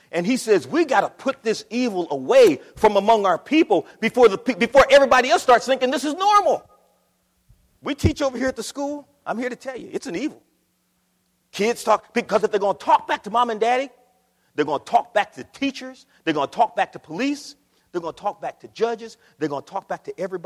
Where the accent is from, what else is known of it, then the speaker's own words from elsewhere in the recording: Akron, Ohio, United States; We're in a place called People's Drugstore. I grew up in Akron, Ohio.